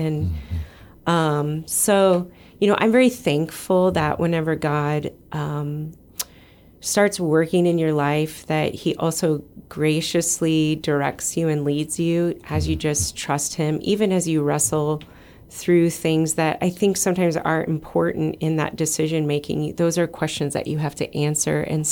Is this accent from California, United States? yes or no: no; Kansas City, Missouri, United States; moved away as an adult; We're originally from Kansas City, Missouri. And so it's a three-hour drive just to go down and see, you know, your mom. And we've been overseas for a long time.